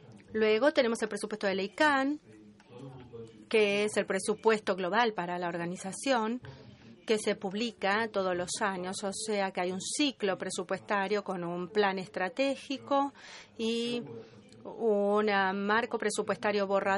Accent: Argentina; Esto es para recordarles que yo soy de Argentina.

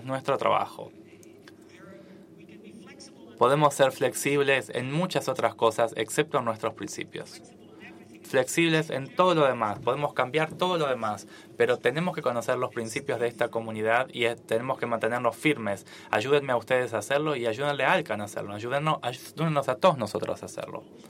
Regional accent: Lebanon; Crecí en un país, en Líbano, donde la gente luchó durante 15 años

